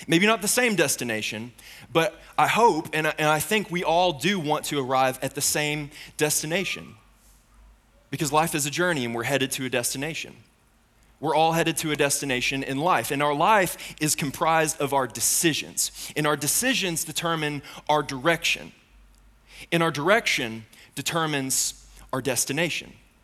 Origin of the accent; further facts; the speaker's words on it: London, Kentucky, United States; I've born and raised London, Kentucky. This has been my hometown my entire life.